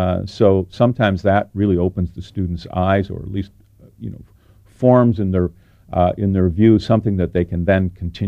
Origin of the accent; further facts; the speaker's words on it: New York, United States; now in California, United States; I grew up in New York, which is sort of a film capital, and then I moved to California